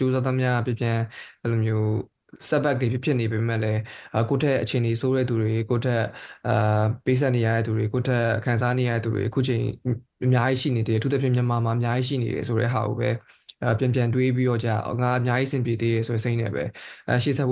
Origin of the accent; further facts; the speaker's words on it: Magway Region, Myanmar; ကျွန်တော်ကဒီမကွေးတိုင်းပေါ့နော်အဲဒီကျွန်တော်ဒီကျွန်တော်ဒီညာဘက်ကနေလာတာဆိုပေမဲ့